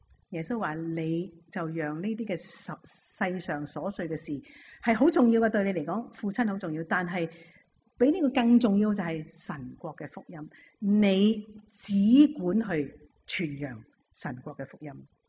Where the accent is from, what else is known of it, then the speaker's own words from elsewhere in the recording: Hong Kong; 但系今日我哋香港人咧，唔好讲话你跟随